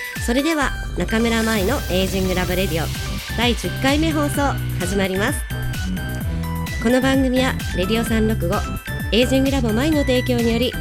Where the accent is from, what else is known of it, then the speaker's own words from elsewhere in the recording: Hokkaido, Japan; 本日は私と同じ北海道出身の可愛いゲストさんをお呼びしております。